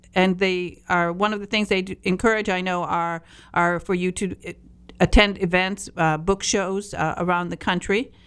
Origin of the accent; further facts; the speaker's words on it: Michigan, United States; I come from Michigan, and so, of course, we were raised always around hockey